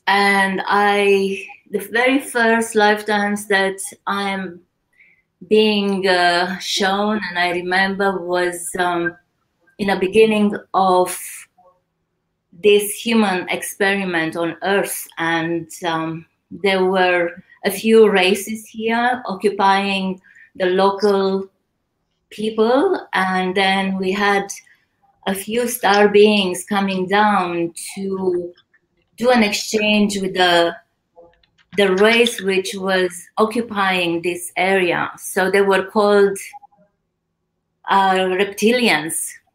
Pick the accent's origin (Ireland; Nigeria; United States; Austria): Austria; English is a second language; now in Australia; I flew from Austria in Australia, and it was winter.